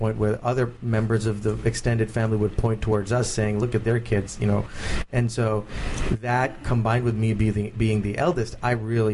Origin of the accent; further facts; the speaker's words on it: United States; gave me a great cultural appreciation for the third world and Asia, but also a great appreciation for being American